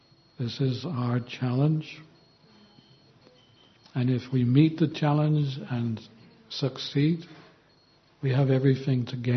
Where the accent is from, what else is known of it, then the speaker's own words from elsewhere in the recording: Ljubljana, Slovenia; I'm from Slovenia. I'm also from Ljubljana.